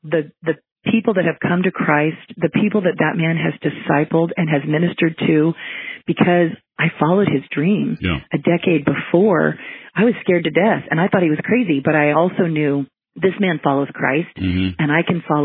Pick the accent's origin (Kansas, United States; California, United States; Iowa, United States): California, United States; Los Angeles; born there; But I was born in Los Angeles. I was a city girl, and I was just like, okay, baby.